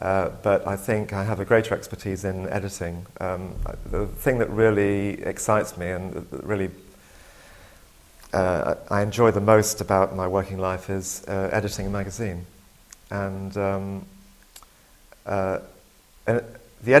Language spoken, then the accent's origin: English; United Kingdom; I don't know if it's because I'm British, but it remains the fact that I am British.